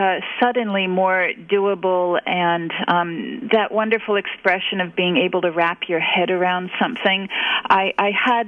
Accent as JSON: {"language": "English", "town": "New York City", "region": "New York", "country": "United States", "said": "and as an East Coaster, because I'm from New York City, I just, you know, I knew where it was on the map, but just barely"}